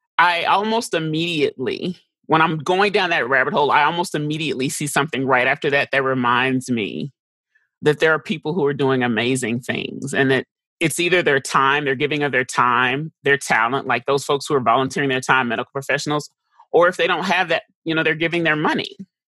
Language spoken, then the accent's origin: English; Texas, United States; I grew up in Texas, right? Texas has never been known for its, maybe now, Dallas.